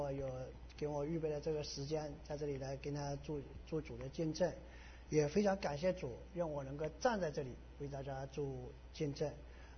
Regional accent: Hunan, China; 我来自湖南一个三角旮里面的。什么叫三角？四面环山。我们在我懂事的时候，我们村里不通车不通电的一个村里面。

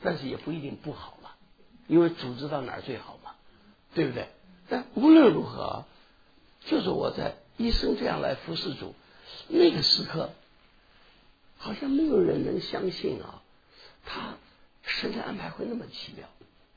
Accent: Taiwan; moved away as an adult; now in United States; 我现在在美国，因为也都40多年了，所以也很习惯。那是我刚刚从台湾过来，人也很台湾化，观念也很台湾化

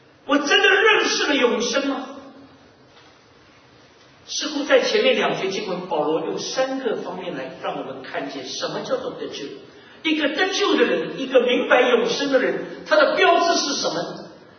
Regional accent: China; 其实我们中国人也非常熟悉了

